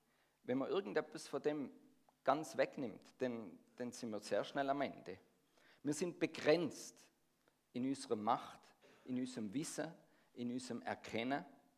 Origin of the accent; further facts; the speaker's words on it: Baden-Württemberg, Germany; accent: Swabian; mit meiner Frau aus der Ostschweiz und ich aus dem Schwäbischen, aus der Gegend von Stuttgart. Unsere zwei Dialekte haben sich schön aufeinander zubewegt und das hat gut funktioniert. Und dann sind wir vor 8 Jahren da nach Biel gezügelt.